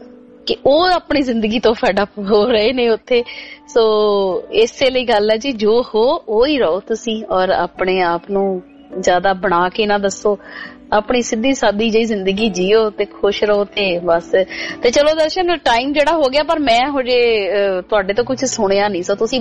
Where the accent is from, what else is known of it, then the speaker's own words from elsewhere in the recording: Punjab, India; ਮੇਰੇ ਲਈ ਪੰਜਾਬ ਮੇਰਾ ਪਿੰਡ ਆ